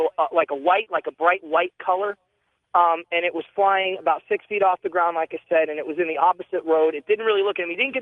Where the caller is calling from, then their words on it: Arizona, United States; I'm calling from Arizona.